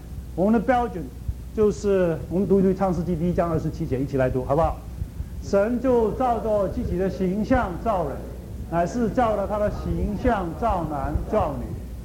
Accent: China; 我们是中国人也说身体发肤受于父母不可违相

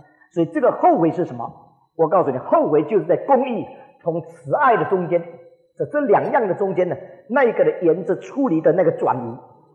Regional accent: China; 我们中国人就讲严父慈母，你看到没有？

